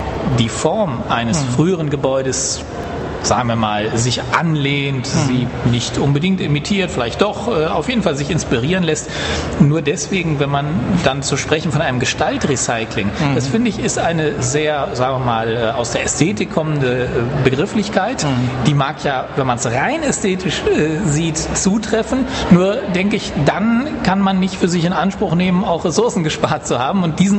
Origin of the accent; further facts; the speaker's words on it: Wuppertal, North Rhine-Westphalia, Germany; wenn man das jemandem sagt, ich komme aus Wuppertal